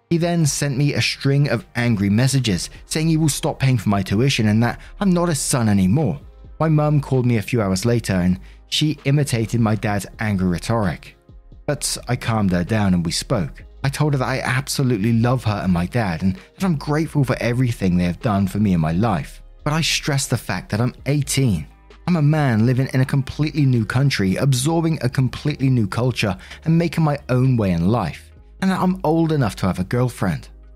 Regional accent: Kenya; moved away as an adult; now in United Kingdom; I come from Kenya, but studying for my BA in England.

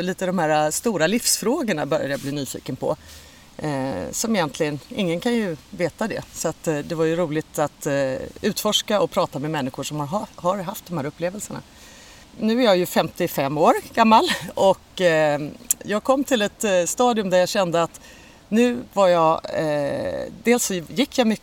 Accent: Skåne, Sweden; Jag växte upp på landet i Skåne. Jag hade häst och hund och jag var väldigt mycket ute i naturen.

